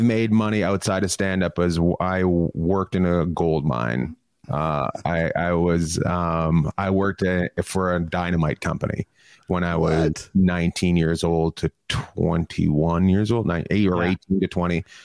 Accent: Canada; also born or lived in New York / Los Angeles; somebody finds out I'm from Canada.

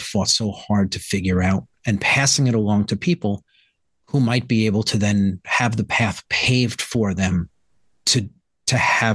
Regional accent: New York City, New York, United States; I grew up in the Bronx, the poorest of the five boroughs in New York.

